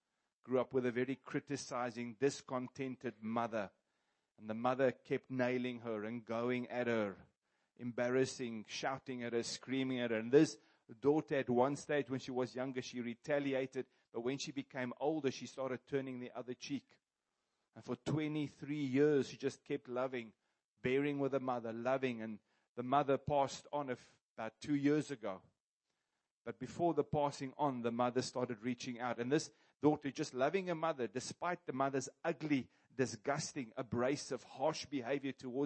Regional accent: Kroonstad, Free State, South Africa; I grew up in Kroonstad.

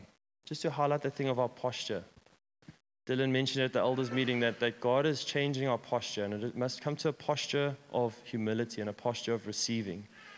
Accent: Richards Bay, KwaZulu-Natal, South Africa; This is my hometown in Richards Bay.

